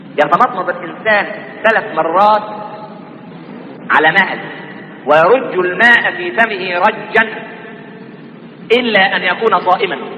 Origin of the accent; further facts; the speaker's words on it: Egypt; وبعدين احنا كمصريين نحب اللحن